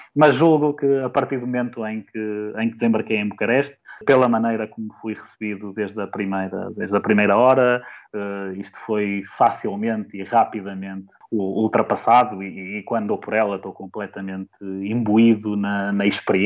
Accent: Portugal; moved away; como bom português, trouxe muitas malas, trouxe tudo, poderia trazer de Portugal

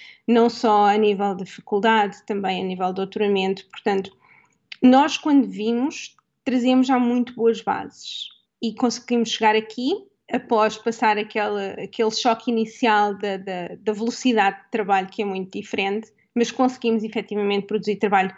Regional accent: Portugal; now in United States; obviamente sou portuguesa, cozinho comida portuguesa

